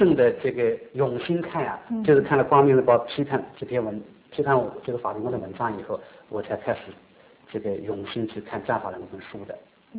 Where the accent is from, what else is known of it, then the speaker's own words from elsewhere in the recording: China; 我从小啊就是接受这个中国社会的那种，就是新社会的这个教育吧。那么我自己一直是认为我是完全是这个红旗下长大的